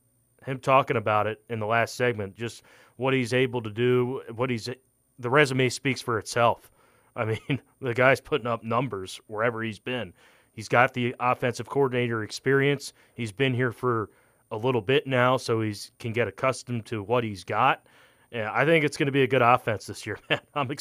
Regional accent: Pennsylvania, United States; also born or lived in Florida / Sisseton, South Dakota; I mean, I'm from Pennsylvania. I lived in Florida. I lived in Sisseton, and now I'm here.

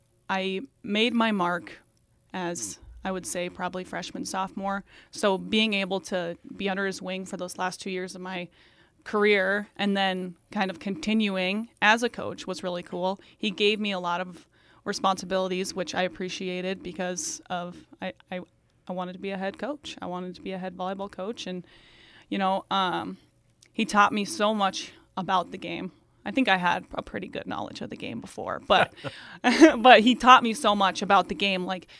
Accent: Des Moines, Iowa, United States; I'm from Des Moines, Iowa, a much bigger town

